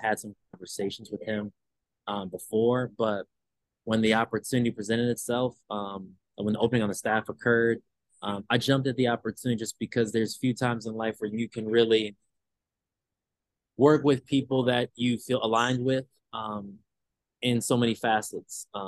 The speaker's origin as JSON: {"language": "English", "region": "New York", "country": "United States", "lives_now": "Greensboro, United States", "said": "You know, I'm a Midwesterner, I'm a New Yorker, driving is nothing."}